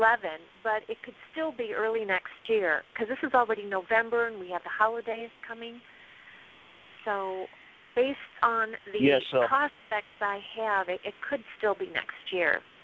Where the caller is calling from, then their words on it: California, United States; I'm calling from Northern California, and I do have a question.